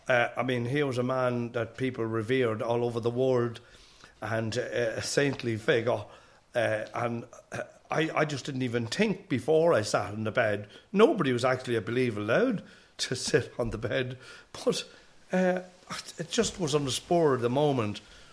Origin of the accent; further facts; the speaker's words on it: Ireland; I said, "I'm from Ireland."